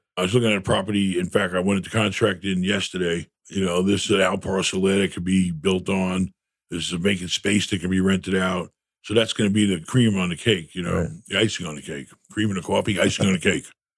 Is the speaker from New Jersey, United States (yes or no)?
no; New York City, New York, United States; I grew up in New York. I grew up block off Broadway.